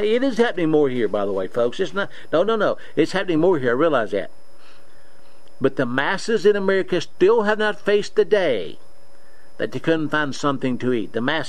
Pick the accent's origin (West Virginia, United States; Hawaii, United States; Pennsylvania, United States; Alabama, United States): West Virginia, United States; Monroeville; We grew up in Monroeville, West Virginia. My dad worked hard, really hard.